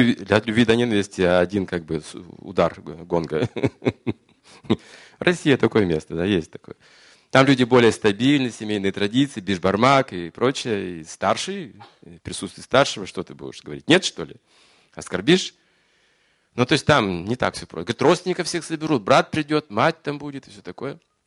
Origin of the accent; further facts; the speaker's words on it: Georgievka, Kazakhstan; born there; я в Георгиевку ездил там, где я же родился, в Георгиевке. Мать родилась тоже в Казахстан.